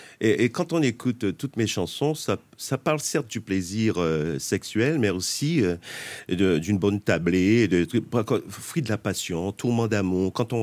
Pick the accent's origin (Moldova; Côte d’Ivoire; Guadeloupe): Guadeloupe; Je suis guadeloupéen et quand j'ai débuté en 1974